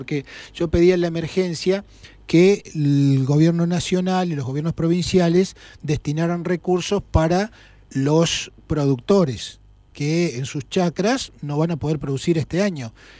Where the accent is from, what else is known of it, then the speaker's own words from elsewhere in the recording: El Huecú, Neuquén, Argentina; ni que decir en el interior, yo soy del Huecú.